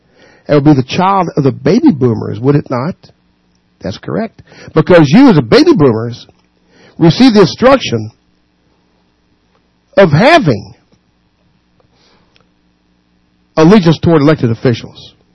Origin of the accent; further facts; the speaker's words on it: United States; Nationality. I'm American, boy.